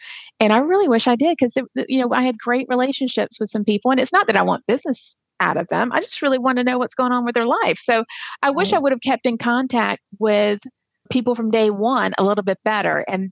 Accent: Georgia, United States; I'm from Georgia. So you got to support the Georgia boy.

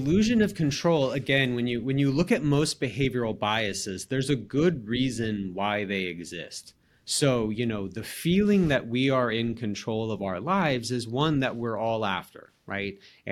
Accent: Atlanta, Georgia, United States; So like I'm from Atlanta.

